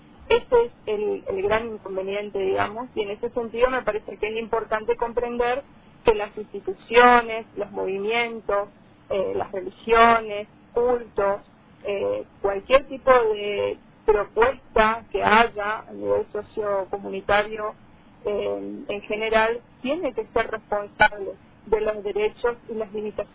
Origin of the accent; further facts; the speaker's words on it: Puerto Rico, Misiones, Argentina; Sí, yo soy de Puerto Rico, me eduqué en esa localidad, conozco cómo es el ámbito cultural